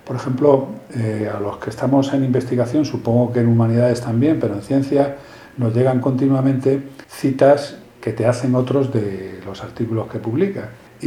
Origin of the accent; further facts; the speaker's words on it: Spain; Yo esas las veía de niño en España